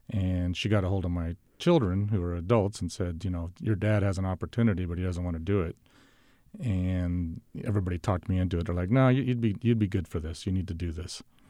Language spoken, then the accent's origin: English; Loomis, California, United States; I have an animal husbandry background growing up in Loomis.